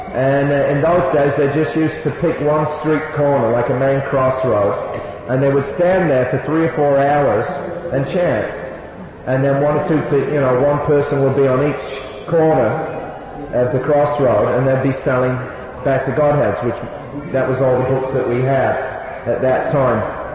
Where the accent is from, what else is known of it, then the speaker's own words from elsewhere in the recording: Northern England, United Kingdom; And I remember it was her because I was from Northern England and so was she.